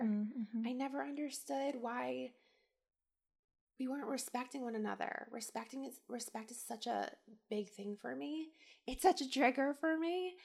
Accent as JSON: {"language": "English", "region": "New Jersey", "country": "United States", "said": "Listen, I'm from New Jersey. I still get real heated in the car."}